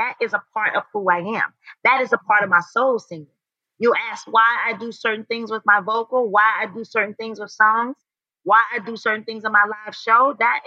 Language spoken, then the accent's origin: English; High Point, North Carolina, United States; I'm from High Point, North Carolina. This was my first time being in front of cameras.